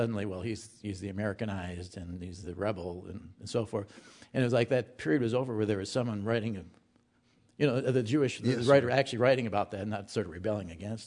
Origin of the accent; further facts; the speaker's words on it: Milwaukee, Wisconsin, United States; I grew up in Milwaukee, which is basically a German city